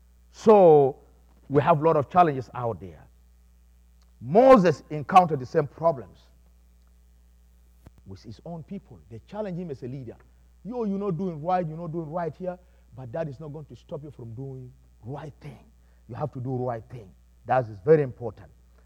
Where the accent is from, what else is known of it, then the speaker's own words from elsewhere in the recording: South Sudan; moved away; I came from South Sudan, now I find myself here praising God in this church.